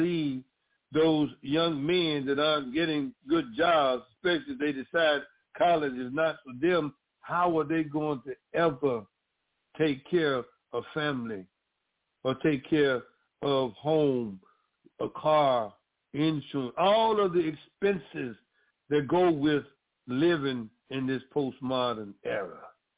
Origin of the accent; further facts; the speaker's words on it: Mississippi, United States; I grew up in Mississippi, and we were able to see black businesses.